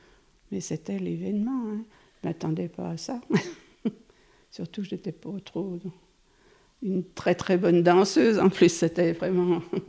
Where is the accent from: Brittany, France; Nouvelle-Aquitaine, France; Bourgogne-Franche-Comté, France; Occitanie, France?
Bourgogne-Franche-Comté, France; Pusey; je suis native de Pusey. Je suis née en 1944